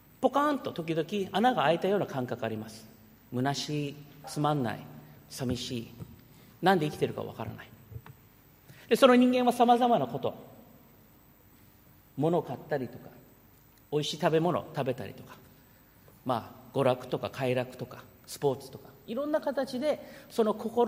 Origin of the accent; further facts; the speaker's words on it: United States; 私はアメリカで育ったので、アメリカ人っていうのはやっぱり大きくて強い人が有利なんですよね。